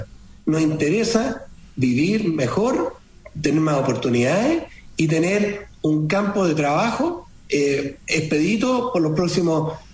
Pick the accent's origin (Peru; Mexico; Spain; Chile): Chile; Estamos, como buen chileno diríamos, en el poto del mundo.